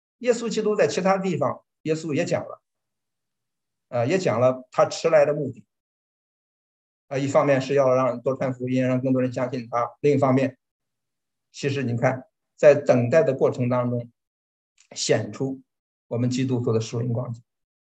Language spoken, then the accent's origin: Chinese; Jinan, Shandong, China; 他知道我是济南人